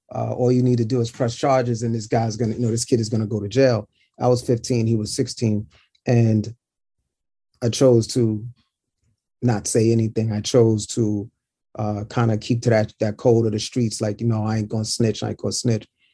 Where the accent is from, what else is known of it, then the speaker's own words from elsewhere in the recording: Brooklyn, New York, United States; I was the only child. And so, you know, growing up in Brooklyn, being dark-skinned or being intelligent, there were a lot of things you got just picked on, you know, picked about.